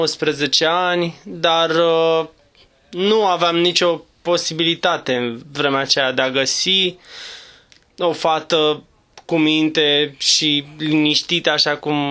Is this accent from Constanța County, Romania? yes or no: no; Prahova, Romania; also born or lived in Ploiești; Sunt născut în Prahova, în Ploiești. Am copilărit undeva în munte până pe la vârsta de 18 ani aproape.